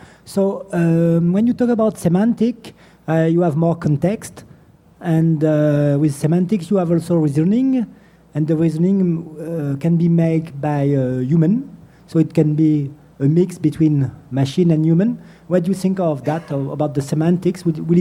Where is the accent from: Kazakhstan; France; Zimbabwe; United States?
France; English is a second language; from France. Sorry for my accent.